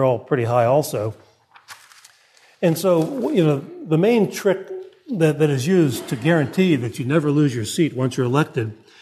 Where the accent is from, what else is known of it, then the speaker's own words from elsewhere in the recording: Pennsylvania, United States; I grew up in Pennsylvania, and there was a congressman named Congressman Flood near there.